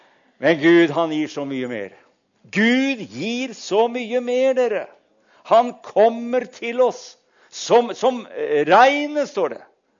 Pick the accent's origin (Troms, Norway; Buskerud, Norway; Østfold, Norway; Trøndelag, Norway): Østfold, Norway; Sarpsborg; At jeg som sarping holdt min første preken der nede.